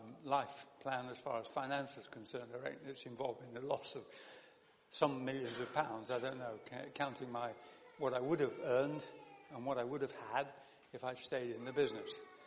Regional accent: Sheffield, Yorkshire and the Humber, United Kingdom; Well, I was born and brought up in Sheffield

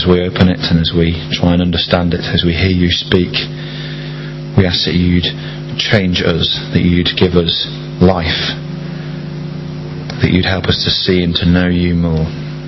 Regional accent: Yorkshire and the Humber, United Kingdom; or the fact that I'm a Yorkshireman.

